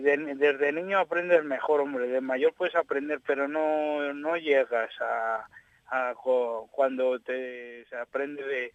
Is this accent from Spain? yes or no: yes; Pajares, Spain; Queremos formar una escuela de campaneros aquí en Pajares, en mi pueblo